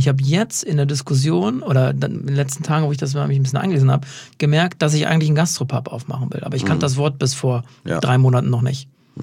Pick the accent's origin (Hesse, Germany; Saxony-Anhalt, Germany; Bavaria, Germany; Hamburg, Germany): Hamburg, Germany; für uns als Hamburger